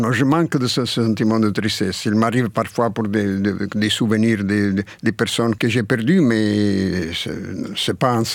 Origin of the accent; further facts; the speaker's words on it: Naples, Campania, Italy; born there; Moi, je suis né à Naples. Mais dans des ruelles de Naples, où il n'y avait pas de vue de la mer.